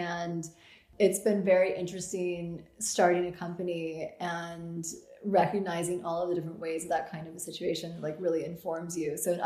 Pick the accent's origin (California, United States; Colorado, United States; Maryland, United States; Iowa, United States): Iowa, United States; Grinnell; I am from Grinnell, Iowa.